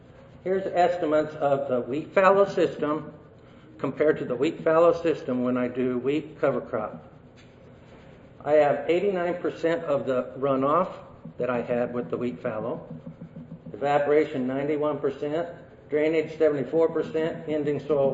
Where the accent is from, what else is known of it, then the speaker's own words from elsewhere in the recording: Boone, Iowa, United States; born there; I was born in Boone, Iowa, but no, that's not really the reason I picked those.